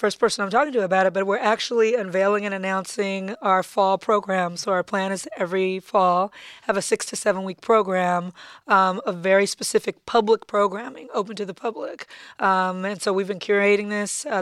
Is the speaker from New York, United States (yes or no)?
no; Compton, California, United States; And I grew up in Compton, which was not just a black space. Compton, Linwood, Long Beach, Southgate. It was black and brown.